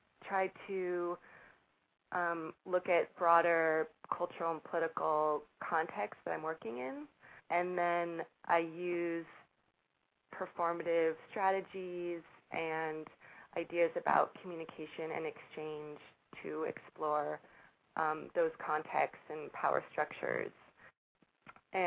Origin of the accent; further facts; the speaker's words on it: Boston, Massachusetts, United States; I'm from Boston, and I grew up in a household where my dad was a doctor